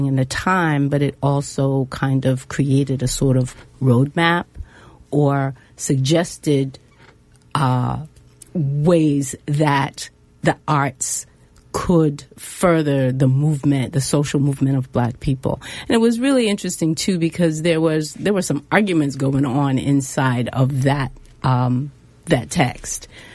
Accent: Baltimore, Maryland, United States; certainly included Baltimore and cities like Boston.

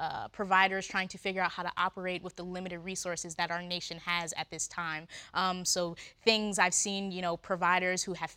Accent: Delaware, United States; Yeah, so I'm from Delaware, the greatest state. I may be biased, we're small but mighty.

